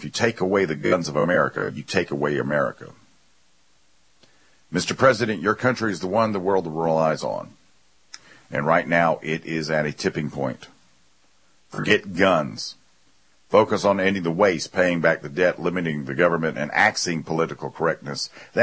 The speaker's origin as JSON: {"language": "English", "country": "Australia", "said": "I am an Australian, and I must set the record straight."}